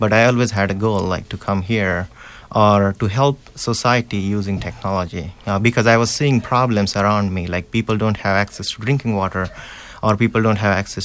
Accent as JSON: {"language": "English", "town": "Nevasa", "region": "Maharashtra", "country": "India", "tie": "born or raised there", "second_language": "English", "lives_now": "United States", "said": "my journey started at a small town called Nevasa, which is in Ahmednagar district in India."}